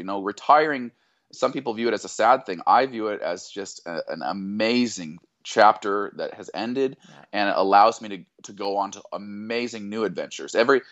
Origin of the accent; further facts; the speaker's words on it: Boise, Idaho, United States; also born or lived in Arkansas; I was born in Arkansas. I grew up in Boise, Idaho, and I have country in my blood